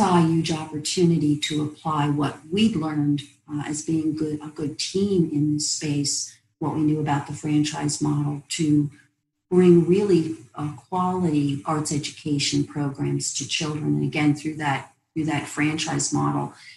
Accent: New York, United States; moved away as an adult; now in Washington, D.C., United States; I came from New York with a very young family. My children were preschool all the way up through elementary school, and I moved to the Washington, D.C. area.

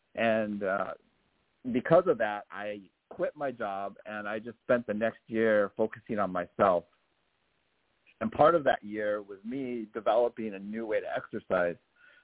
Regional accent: Santa Fe, New Mexico, United States; born there; Yeah, I was born in Santa Fe, New Mexico as an only child. My father was in the military.

